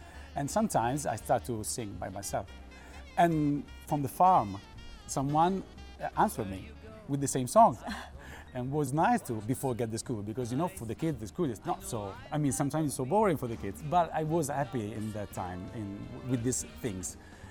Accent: Modena, Emilia-Romagna, Italy; English is a second language; I grew up in Modena. It was exactly the city

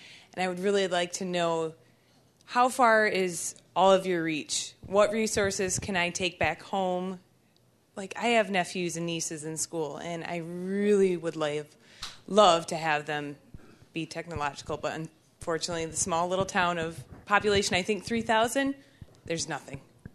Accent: Michigan, United States; I am not native to Grand Rapids or West Michigan. I'm actually from the Thumb Peninsula and graduated 02, so definitely quite behind.

